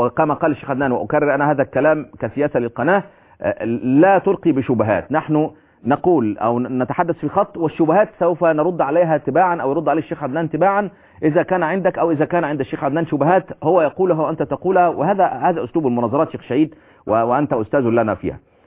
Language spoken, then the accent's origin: Arabic; Egypt; يعني زي كما يقولون عندنا في مصر